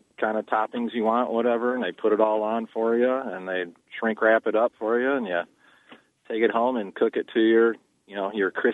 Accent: Detroit, Michigan, United States; I'm from Detroit area, and I like the dogs here

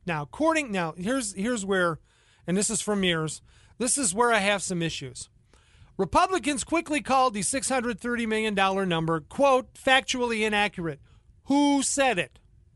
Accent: Michigan, United States; I'm from Michigan, but I'm going to take the mantra of Missouri.

